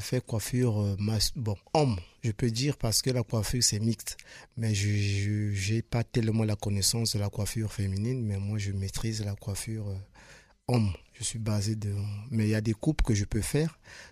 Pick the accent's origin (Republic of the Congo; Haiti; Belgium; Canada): Republic of the Congo; Brazzaville; moved away as an adult; now in Tours, France; Né le 20 mars 1994, je suis congolais de Brazzaville. Donc, je suis arrivé en France, ça fait 5 ans. Et si je me retrouve ici à Tours